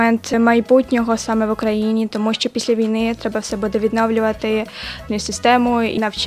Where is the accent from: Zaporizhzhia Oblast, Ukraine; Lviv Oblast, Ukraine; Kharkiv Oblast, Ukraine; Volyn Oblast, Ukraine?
Volyn Oblast, Ukraine; Lutsk; мені 14, я з Луцька.